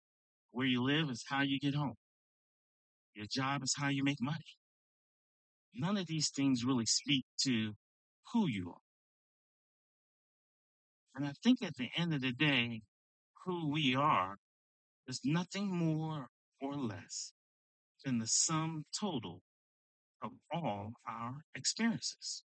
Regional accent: United States; I am an American author. I am a Christian businessman.

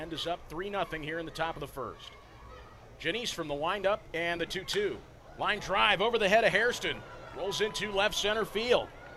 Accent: St. Louis, Missouri, United States; Louis native myself, folks from O'Fallon are part of the St. Louis metro area, so they'll usually tell you I'm from St. Louis.

